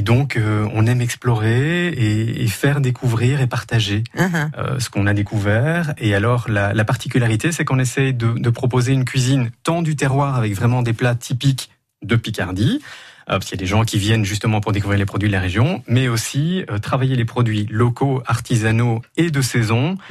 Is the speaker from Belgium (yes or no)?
yes; Belgium; now in France; Alors bon, je suis belge